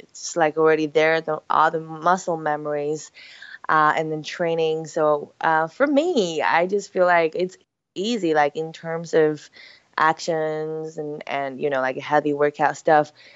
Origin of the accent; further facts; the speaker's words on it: China; In China, because I grew up in China, so we had definitely